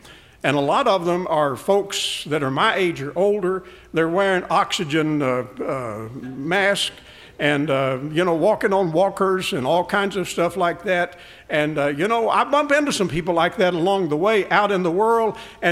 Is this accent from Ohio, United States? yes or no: no; Kentucky, United States; But growing up in Kentucky like I did, you know, every boy in Kentucky plays basketball.